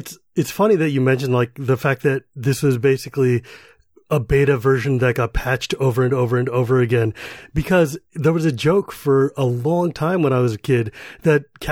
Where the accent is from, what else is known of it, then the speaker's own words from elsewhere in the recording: California, United States; also born or lived in Massachusetts; So I'm born and raised in the Bay Area.